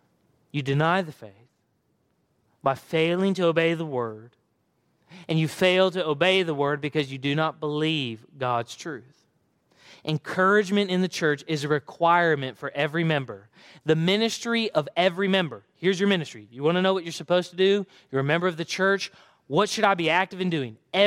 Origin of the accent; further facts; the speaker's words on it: Alabama, United States; Barbara is from my home state of Alabama.